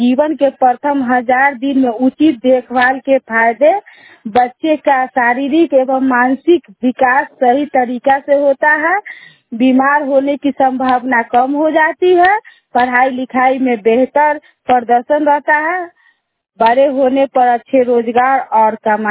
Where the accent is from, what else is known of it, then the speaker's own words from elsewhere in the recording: Patahi, Bihar, India; मैं पताही रूप की रहने वाली हूँ।